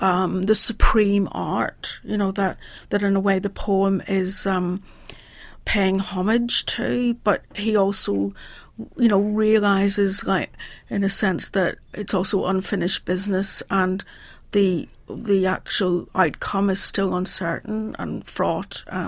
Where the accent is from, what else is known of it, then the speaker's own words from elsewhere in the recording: Northern Ireland, United Kingdom; I come from Northern Ireland and grew up during the Troubles.